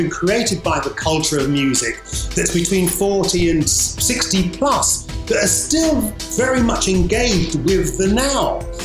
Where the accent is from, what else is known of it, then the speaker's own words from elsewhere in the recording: Brixton, London, United Kingdom; I grew up in Brixton, and back then it was a collective of misfits that I guess now would be described as a multicultural community